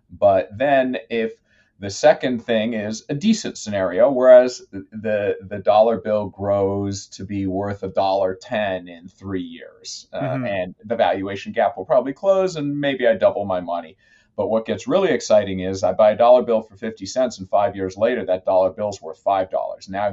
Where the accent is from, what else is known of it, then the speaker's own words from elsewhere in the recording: Tanzania; also born or lived in Nicaragua; I grew up in Tanzania, Nicaragua.